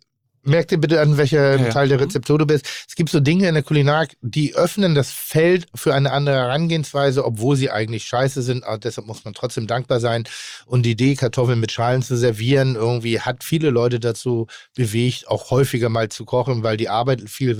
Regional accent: Northern Germany, Germany; Nein, ich bin Norddeutscher.

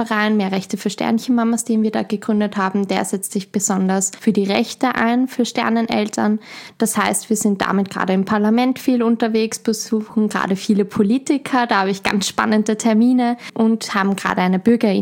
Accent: Schwechat, Lower Austria, Austria; ich komme aus Schwechat, bin dort aufgewachsen, lebe dort

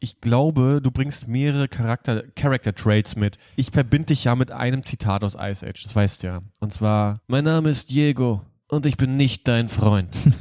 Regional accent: Berlin, Germany; vor allem mich als Berliner Jung, Ostbrandenburgischer.

